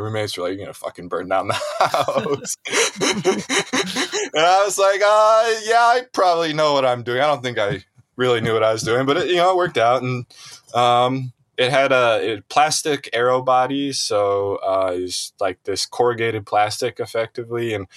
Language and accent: English; Meridian Township, Michigan, United States; just like I'm from Meridian Township.